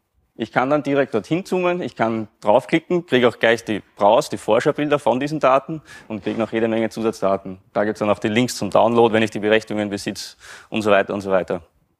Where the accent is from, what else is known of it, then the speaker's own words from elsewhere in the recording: Vienna, Austria; man hört vielleicht, ich komme aus Wien, also nicht ein bisschen weiter im Süden.